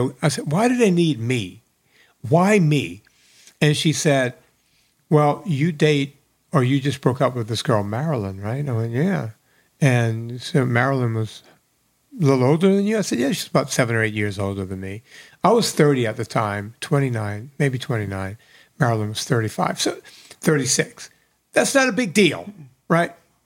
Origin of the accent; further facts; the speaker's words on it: New Orleans, Louisiana, United States; moved away; I'm from the New Orleans area, and we knew each other. And when I first moved out here, I couldn't get anything rolling.